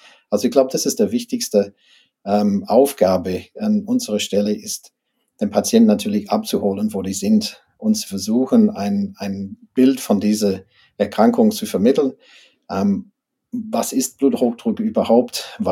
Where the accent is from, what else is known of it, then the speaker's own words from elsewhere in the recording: Australia; German is a second language; moved away as an adult; now in Germany; Ich komme aus dem englischen Sprachraum, bin Australier und habe auch in Australien studiert. 1994 hat es mich nach Deutschland verschlagen